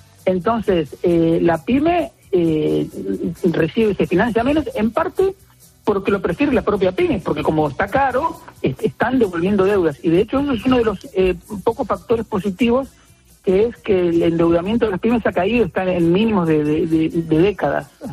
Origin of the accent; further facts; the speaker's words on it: Buenos Aires, Argentina; now in Spain; Yo soy un español de Buenos Aires.